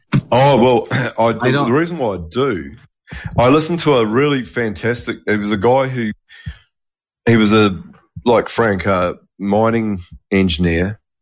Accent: New Zealand; Blood and bone factories, like where I grew up in New Zealand, there was a blood and bone factory, lots of abattoirs, obviously.

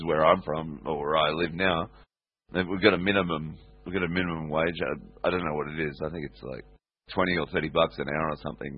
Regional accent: United Kingdom; born there; I mean, I'm British. I'm born in the UK, so yeah.

